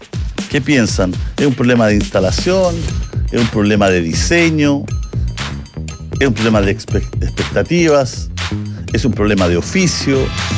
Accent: Las Condes, Santiago Metropolitan Region, Chile; de las Condes

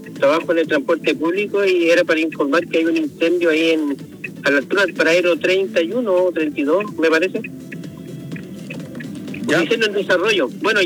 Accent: Valparaíso, Chile; soy de Valparaíso y mi recorrido es Valparaíso y en la Plaza Sotomayor.

